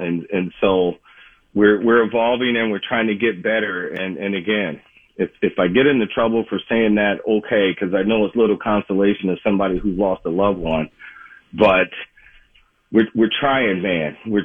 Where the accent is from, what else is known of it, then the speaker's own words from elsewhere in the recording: Detroit, Michigan, United States; I grew up in Detroit, Michigan, the scene of one of the most horrific riots in this country in the 60s.